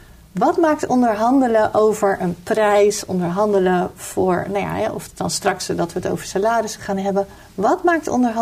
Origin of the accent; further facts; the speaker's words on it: Netherlands; Ja, en daar zijn wij Nederlanders, hebben daar geen geduld voor.